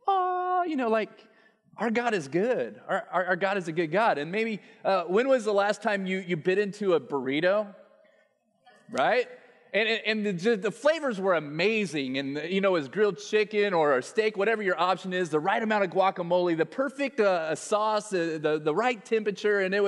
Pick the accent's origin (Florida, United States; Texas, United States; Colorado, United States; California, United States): Colorado, United States; Denver; born there; And I was born in Denver, Colorado, and I love the mountains. I love the Rockies.